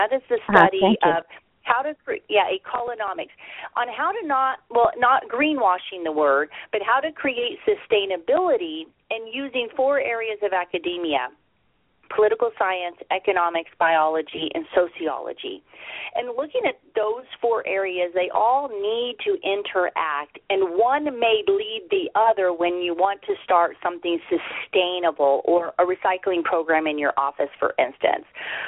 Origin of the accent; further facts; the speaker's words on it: Missouri, United States; Yeah, so, you know, I'm from Missouri, as you said